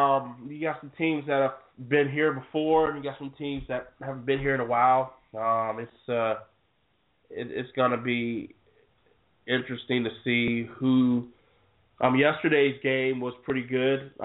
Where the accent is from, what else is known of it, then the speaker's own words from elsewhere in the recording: Virginia, United States; Basically, growing up where I grew up in Virginia. That's right, Virginia.